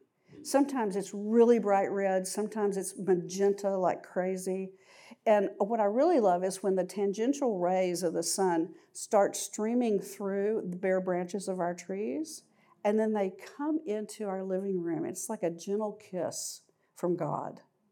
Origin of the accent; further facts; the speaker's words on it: Texas, United States; Y'all know I grew up in West Texas. Well, we have dark skies in West Texas.